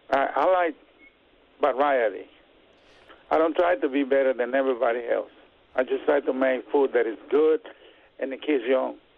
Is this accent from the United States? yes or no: no; Mexico; And I grew up eating quelites in Mexico, you know, not on a daily basis, but quite often.